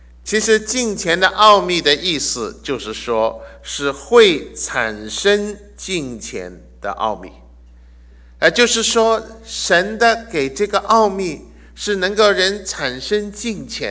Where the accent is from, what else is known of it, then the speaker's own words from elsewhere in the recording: Hong Kong; born there; Chinese is a second language; 可能甚至我在香港出生你都猜到一点，因为我的国语里面有一点点口音，又不像北京话又不像台湾的国语